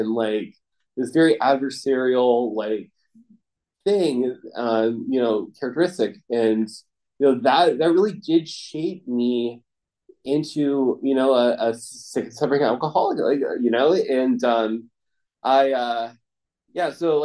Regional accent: Falls Church, Virginia, United States; born there; so I was born in Falls Church, Virginia. So honestly like an hour and a half roughly time or place excuse me place from here up in Northern Virginia.

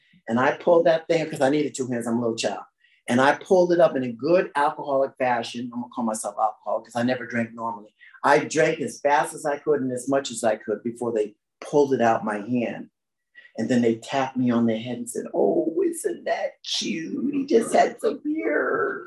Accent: Connecticut, United States; I was born in Connecticut, a very small community as far as where I grew up in.

